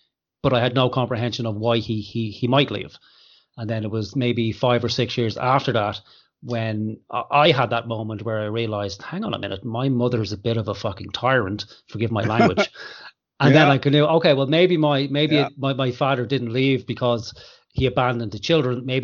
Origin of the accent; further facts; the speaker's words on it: Ireland; And especially from your point of view, and this is part of being Irish. So Irish people like to take on the kind of spirit of Jesus Christ